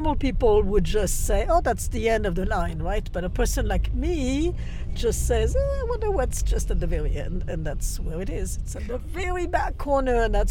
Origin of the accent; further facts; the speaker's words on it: Paris, Île-de-France, France; English is a second language; I'm a wanderer. I grew up in Paris, which is a very large city.